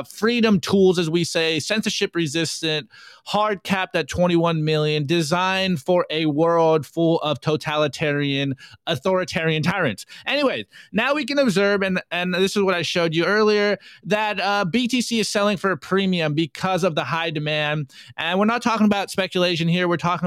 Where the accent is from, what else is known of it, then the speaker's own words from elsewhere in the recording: United States; Look, I'm an American. I'm a first generation American.